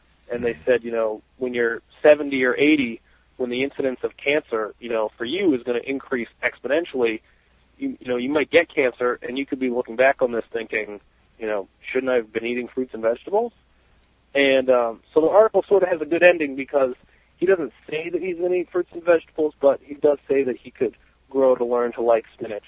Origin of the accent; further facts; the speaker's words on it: Vermont, United States; also born or lived in Lowell, Massachusetts; Well, I went to we moved to Vermont when I was about six, but I was born in Lowell, Mass. And then we moved up to Vermont, and then I went down to boarding school for high school.